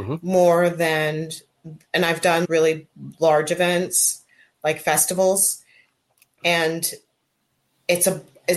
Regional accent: West Virginia, United States; born there; So my dad is from Ghana and my mom's from Kentucky. And I was born in West Virginia.

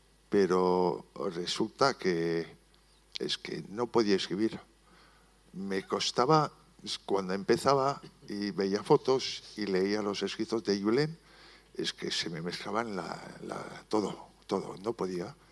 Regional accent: France; Spanish is a second language; Perdonad mi castellano, que de vez en cuando me corto porque soy francés.

